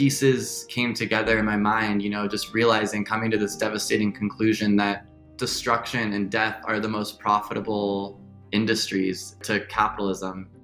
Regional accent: California, United States; I'm from Silicon Valley originally, like the belly of the beast. And like Erica, you know, growing up around such a influential arm of the empire

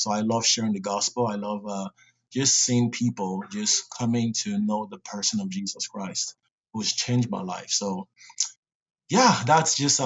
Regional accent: Lagos, Nigeria; now in Canada; I was born in Lagos, Nigeria. That's where I'm originally from.

